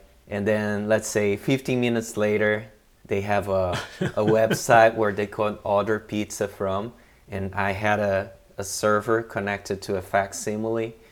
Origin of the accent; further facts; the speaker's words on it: Brazil; English is a second language; I am originally from Brazil, and I think my story began on design with graphic design.